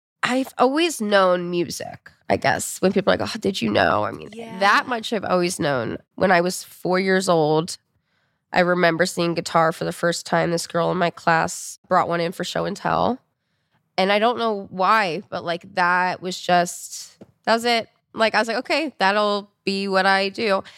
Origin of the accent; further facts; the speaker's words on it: Florida, United States; also born or lived in New York; Sure. So, I am from South Florida. I was born in upstate New York, but grew up in South Florida.